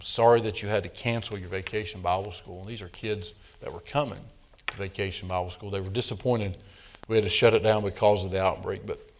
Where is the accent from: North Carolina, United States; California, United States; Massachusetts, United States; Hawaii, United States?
North Carolina, United States; She grew up in Virginia. Of course, I grew up in North Carolina. And we enjoy the small town life, the small community.